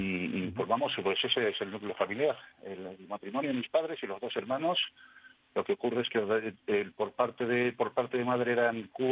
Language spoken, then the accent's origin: Spanish; Madrid, Community of Madrid, Spain; born there; now in Ávila, Spain; muy orgulloso tanto de mi condición de español como de la de abulense de adopción, porque ya digo que soy nacido en Madrid.